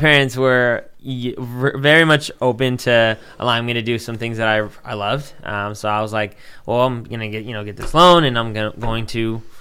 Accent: Sacramento, California, United States; I grew up in South Sacramento, so it's not too far from here.

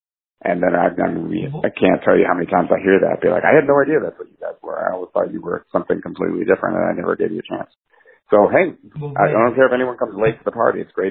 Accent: Massachusetts, United States; moved away as an adult; also born or lived in New York; now in Nashville, United States; Yeah, well, I grew up in Massachusetts. I moved to New York in 2003 when I joined … the rest of the guys were all New York based. Anthony and I moved to Nashville just about 5.5 years ago.

